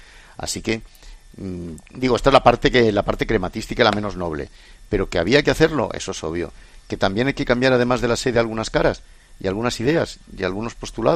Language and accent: Spanish; Santander, Cantabria, Spain; que el vino de mi tierra, por ejemplo, se ha amontillado tan así, que fabricamos en Santander, en cuanto lo sacas en cuanto pasas a Burgos, ese vino ya no es el mismo.